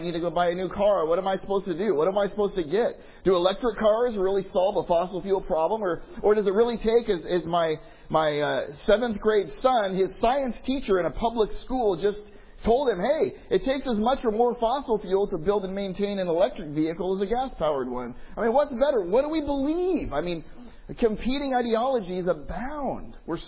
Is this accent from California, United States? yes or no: yes; California, United States; I'm from California, so everything that comes out of California is truth.